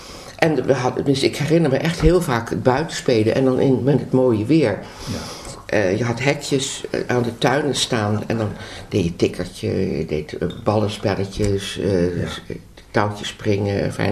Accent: Leiden, South Holland, Netherlands; Ik ben geboren in Leiden op 2 november 1935.

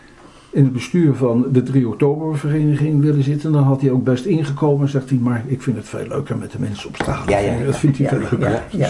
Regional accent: Leiden, South Holland, Netherlands; Ja, ik ben een echte Leidenaar, ik ben een echte autochtoon.

